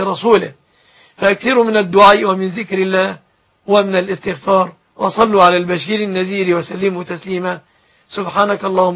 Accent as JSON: {"language": "Arabic", "country": "Egypt", "said": "وأسأل الله أن يحفظ بلادنا مصر وسائر بلاد المسلمين"}